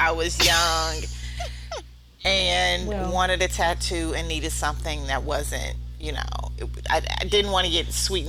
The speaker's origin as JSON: {"language": "English", "region": "Midwest", "country": "United States", "said": "Okay, again, I feel attacked because I'm from the Midwest and we like to crease our pants."}